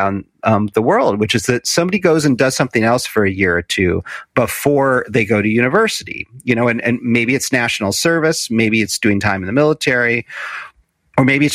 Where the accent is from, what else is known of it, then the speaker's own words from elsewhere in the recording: Chicago, Illinois, United States; The research only goes back 35 years or something like that, you know, to when I was growing up in Chicago.